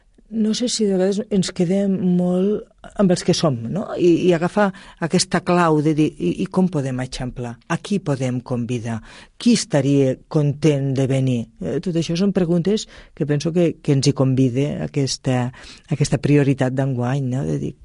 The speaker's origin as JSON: {"language": "Catalan", "town": "Juneda", "region": "Catalonia", "country": "Spain", "said": "jo soc de Juneda, a la parròquia de Juneda"}